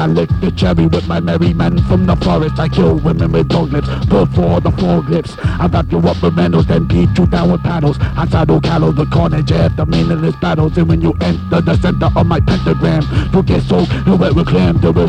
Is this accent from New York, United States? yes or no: yes; Brooklyn, New York, United States; Please hit record. We're from Brooklyn.